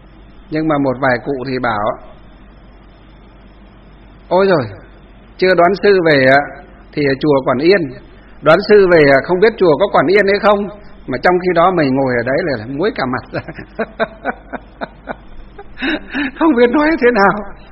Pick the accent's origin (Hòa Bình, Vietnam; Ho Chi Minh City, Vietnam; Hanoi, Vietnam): Hòa Bình, Vietnam; Kim Bôi; Ngày xưa thì quê hương tôi là Kim Bôi, Hòa Bình, nhưng từ năm 2008 thì thành phố Hà Nội lấy mấy xã của Lương Sơn về Hà Nội, cho nên họ lại cắt cái xã của chúng tôi